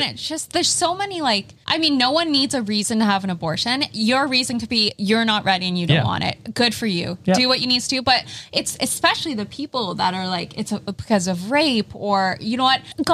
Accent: Canada; Like, we're Canadian, and we're fired up.

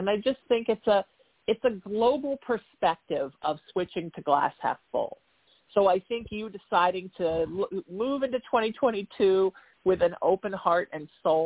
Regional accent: Huntington Beach, California, United States; going to school, growing up in Huntington Beach and Newport Beach accordingly.

